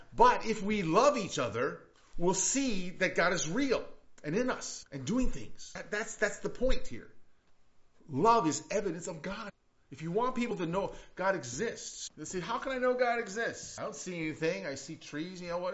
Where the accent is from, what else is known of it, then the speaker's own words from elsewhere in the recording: Rwanda; When I was growing up in Rwanda, there was a terrible genocide.